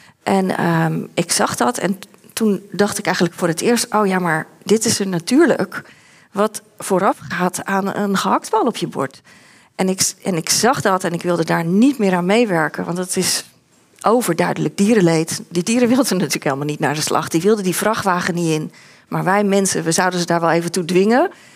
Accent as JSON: {"language": "Dutch", "town": "Katwijk", "region": "South Holland", "country": "Netherlands", "tie": "born or raised there", "said": "Ja, ik groeide op in Katwijk. Dus dat was niet een dierenrechte bolwerk of zo. Het is gewoon een vissersdorp van oorsprong."}